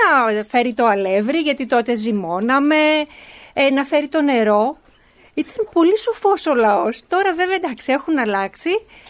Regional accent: Leontari, Thessaly, Greece; Είμαι από τη Θεσσαλία και από τον νομό Καρδίτσας και από το Λεοντάρι Καρδίτσας λέγεται το χωριό μου

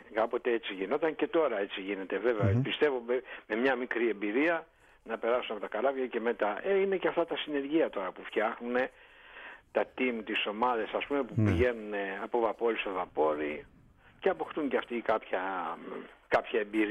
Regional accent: Greece; έτσι πάντα σκεφτόμουν την πατρίδα μου και το σπίτι μου, και η φωνή της Ελλάδος ήταν για μένα ό,τι καλύτερο

